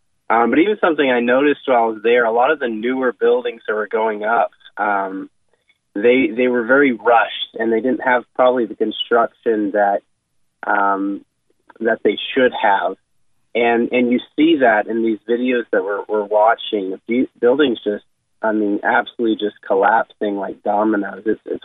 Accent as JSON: {"language": "English", "country": "United States", "said": "But it's one thing you hear as an American, you hear the term earthquake."}